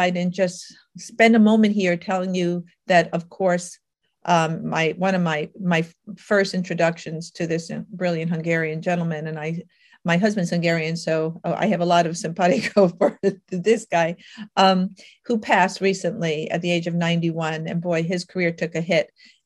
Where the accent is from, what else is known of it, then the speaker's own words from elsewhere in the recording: Manhattan, New York, United States; Hey folks, I'm a gal from Manhattan. What do I know about farming?